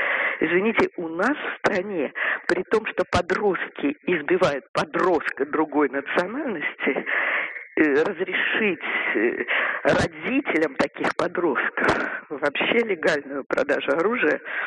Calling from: Moscow, Russia; Я звоню из Москвы.

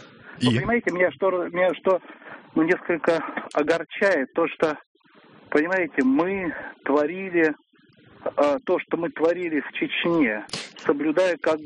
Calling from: Moscow, Russia; Я звоню из Москвы.

